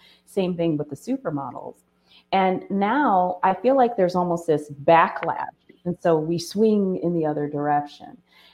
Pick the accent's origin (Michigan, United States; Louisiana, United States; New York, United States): Michigan, United States; So, you know, I'm from Michigan. We're a big car place.